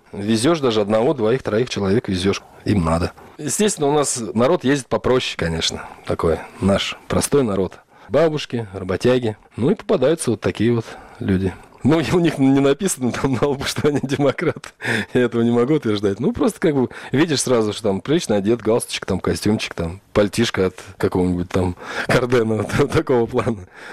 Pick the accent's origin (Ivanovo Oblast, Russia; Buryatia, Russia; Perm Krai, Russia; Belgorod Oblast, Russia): Buryatia, Russia; Ulan-Ude; moved away as an adult; Я из Сибири, город Улан-Удэ, это то, что на Байкале. 10 лет назад приехал, женился